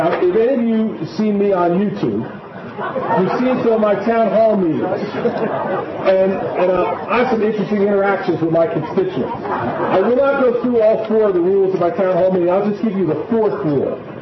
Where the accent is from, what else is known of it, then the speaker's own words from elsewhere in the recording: New Jersey, United States; We are all from New Jersey. And that means one simple thing. You give it, you get it back.